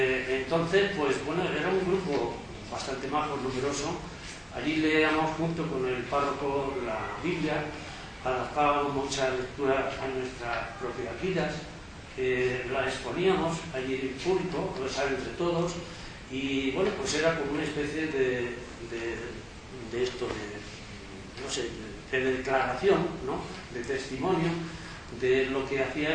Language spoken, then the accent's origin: Spanish; Andalusia, Spain; dos imágenes muy veneradas en mi pueblo, allá en la provincia de Córdoba